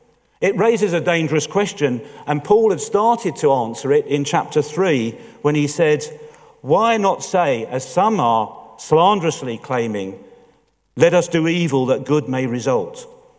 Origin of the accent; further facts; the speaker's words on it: London, United Kingdom; but being a Londoner, I actually heard him speak once.